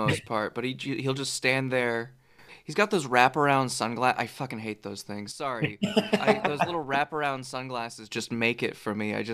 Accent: California, United States; I'm from California, which we're 40 episodes into this show, and I feel like I've brought it up every time, but we never shut up about ourselves, Californians.

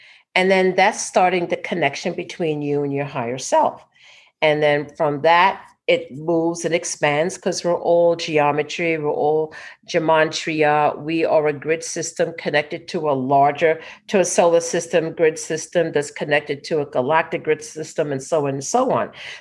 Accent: New York, United States; And particularly I grew up in New York, so that was my neighborhood.

